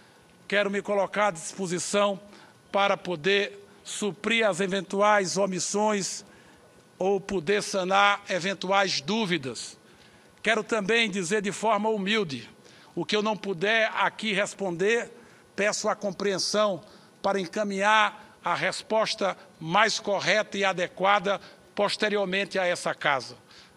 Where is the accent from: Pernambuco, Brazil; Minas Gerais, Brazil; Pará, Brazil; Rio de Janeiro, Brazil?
Pernambuco, Brazil; Petrolina; Tenho o orgulho de ter sido prefeito da minha terra, Petrolina, por 3 vezes.